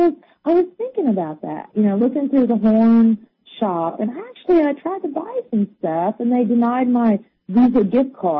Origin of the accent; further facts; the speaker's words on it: Kansas City, Missouri, United States; I was raised on Polish Hill in Kansas City